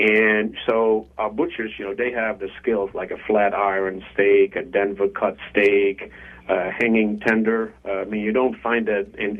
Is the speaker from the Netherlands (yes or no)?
yes; Netherlands; And originally I'm from Holland, and I went to an apprenticeship program.